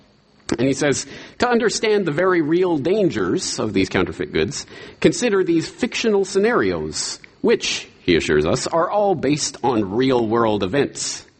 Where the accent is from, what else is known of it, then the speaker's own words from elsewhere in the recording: Canada; many, many years ago, I was in Canada, in my hometown, and I was at a used bookstore or a flea market or something